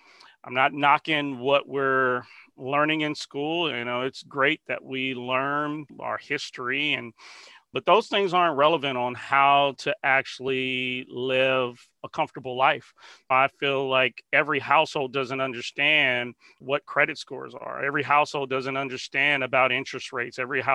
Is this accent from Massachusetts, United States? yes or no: no; Compton, California, United States; although I grew up in Compton, California, my mom, she didn't allow me to go to school in the area just because I guess at that time the school systems weren't good.